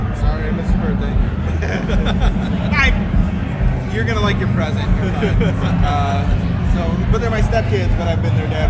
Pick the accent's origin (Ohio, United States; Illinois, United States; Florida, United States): Ohio, United States; Cleveland; I grew up in Cleveland, and so, yeah, I've been listening to it since I was a kid